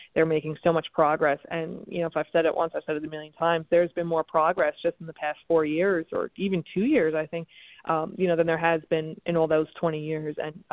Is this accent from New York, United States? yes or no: yes; New York, United States; I'm a New Yorker. I'm very expressive.